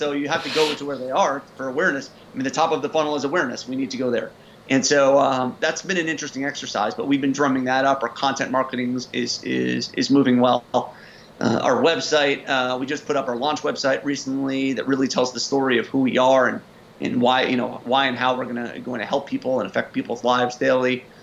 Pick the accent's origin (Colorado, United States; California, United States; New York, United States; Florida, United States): New York, United States; I'm a New Yorker by background, a little bit more assertive, you might say.